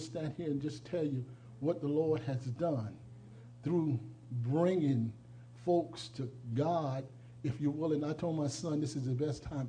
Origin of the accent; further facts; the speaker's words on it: South Carolina, United States; I'm from South Carolina.